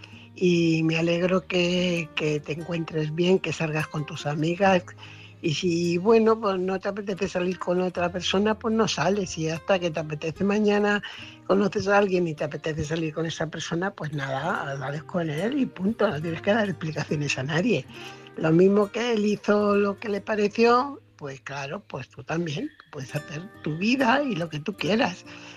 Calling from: Fuenlabrada, Community of Madrid, Spain; corresponsal de Fuenlabrada.

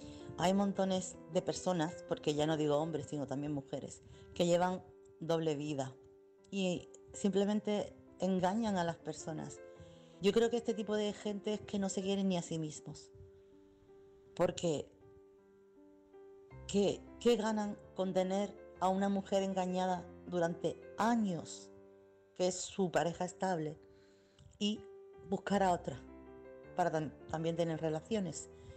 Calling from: Chiclana, Andalusia, Spain; corresponsal de Chiclana.

